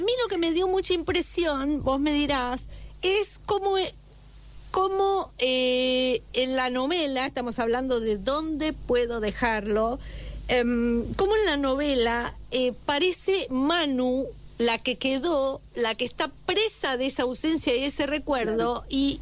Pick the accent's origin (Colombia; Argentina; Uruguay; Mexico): Argentina; porque somos argentinos.